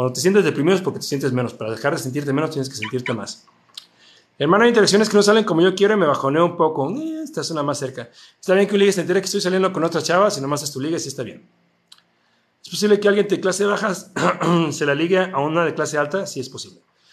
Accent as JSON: {"language": "Spanish", "country": "Mexico", "said": "De México, aquí tienen su casa."}